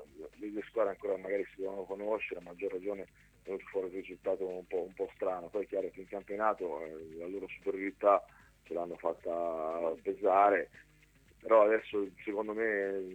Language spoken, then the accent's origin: Italian; Ancona, Marche, Italy; sono di Ancona e è sempre bello ritornare